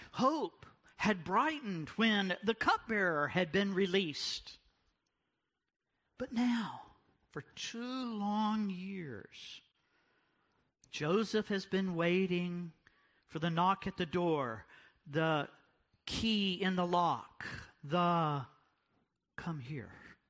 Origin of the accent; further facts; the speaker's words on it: DR Congo; also born or lived in England; now in United States; I grew up in Africa and the old northern Congo. And we fled from the Congo in the late 60s during the Simba rebellions